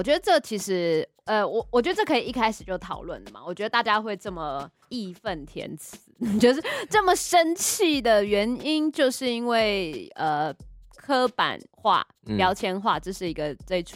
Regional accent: Taipei, Taiwan; 就是我爸爸是屏东人，嗯，对，但是他就是在台北生下我啊，所以我其实算是台北人。

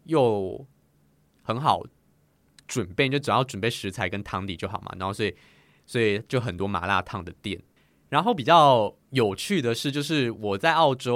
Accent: Taiwan; 说我是从台湾来的时候，会莫名其妙有一种骄傲感

